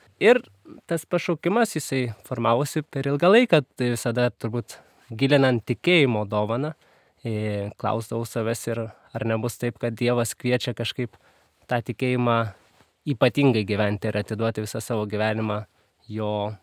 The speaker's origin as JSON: {"language": "Lithuanian", "town": "Kaunas", "region": "Kaunas County", "country": "Lithuania", "tie": "born or raised there", "said": "Aš esu kaunietis ir užaugau visą laiką čia Kaune, mokiausi jėzuitų gimnazijoje, tai visą laiką buvau tokioj katalikiškoje aplinkoje"}